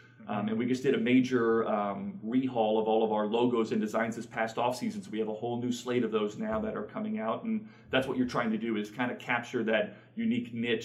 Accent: Missouri, United States; And I'm from Missouri, and you could find them even out there.

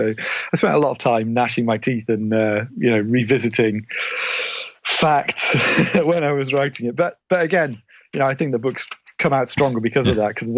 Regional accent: Morecambe, North West England, United Kingdom; And I grew up near Morecambe, so that was the inspiration for the book Crap Towns.

